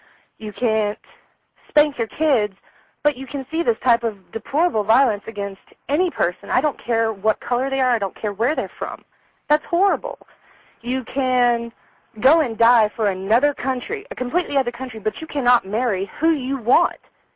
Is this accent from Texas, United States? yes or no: yes; Texas, United States; I am very proud of my heritage, being a Texan, being an American.